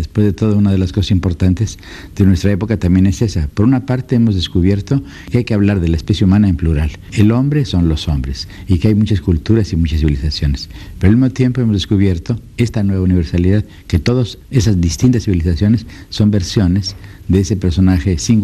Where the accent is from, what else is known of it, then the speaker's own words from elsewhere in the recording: Mexico; En primer lugar, que a mi origen mismo, ¿no? Soy mexicano